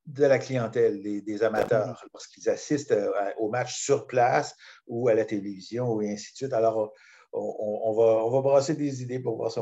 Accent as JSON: {"language": "French", "town": "Granby", "region": "Quebec", "country": "Canada", "tie": "born or raised there", "said": "Je peux me targuer d'avoir à peu près tout fait en tennis à partir de chasseur de balles dans mon patelin à Grimby"}